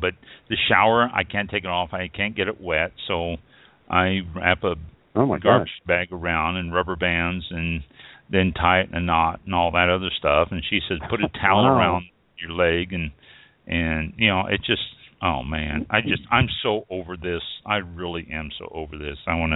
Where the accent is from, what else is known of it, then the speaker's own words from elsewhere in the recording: Kansas City, Missouri, United States; I am from Kansas City, and I was very, very proud of the city of Kansas City for not rioting